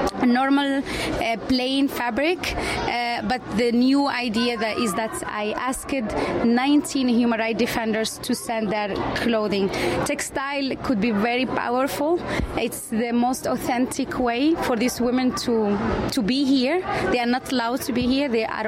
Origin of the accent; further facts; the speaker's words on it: Western Sahara; I'm from Western Sahara, but I was born and I grew up in the Sahrawi refugee camps.